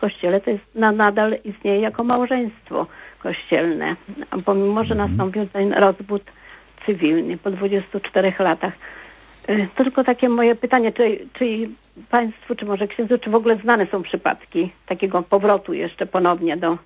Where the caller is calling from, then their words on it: Germany; Ja może tak przedstawię się jako słuchaczka z Niemiec tylko.